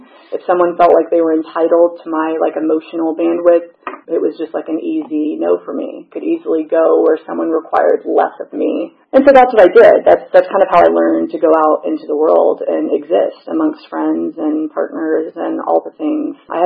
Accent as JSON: {"language": "English", "region": "Georgia", "country": "United States", "tie": "born or raised there", "said": "I grew up in Gwinnett, full house. There were four kids."}